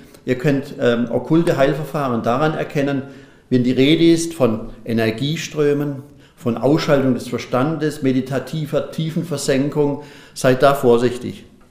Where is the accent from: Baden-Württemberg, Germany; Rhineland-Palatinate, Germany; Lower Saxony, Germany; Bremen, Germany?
Baden-Württemberg, Germany; Ich kann sehr gut sagen, ich bin Badener